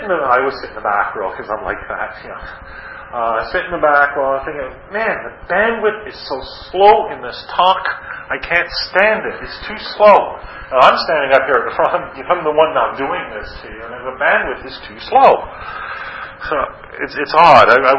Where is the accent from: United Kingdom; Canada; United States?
Canada; Ottawa, Ontario; I grew up near Ottawa.